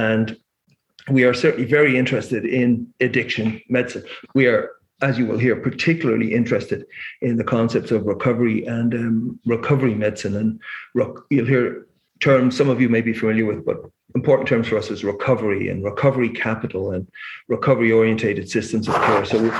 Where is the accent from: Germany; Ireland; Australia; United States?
Ireland; moved away as an adult; now in Canada; basically I was born and raised in Ireland and medical school there. And you know, one of my geographical cures was to Canada in 1986, and I'm still here.